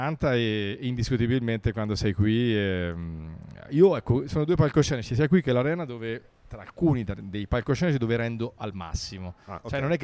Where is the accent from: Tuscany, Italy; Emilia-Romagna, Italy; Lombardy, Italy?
Tuscany, Italy; Arezzo; io vengo da Arezzo, che è una città che ho scoperto che è il doppio di cittadini, ma sì, che io amo per motivi di nascita.